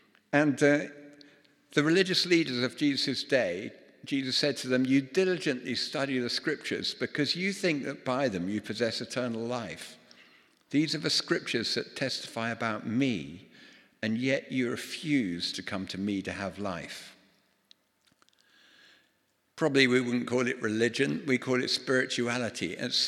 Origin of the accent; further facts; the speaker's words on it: London, United Kingdom; Folks, I grew up in London. I know absolutely nothing about farming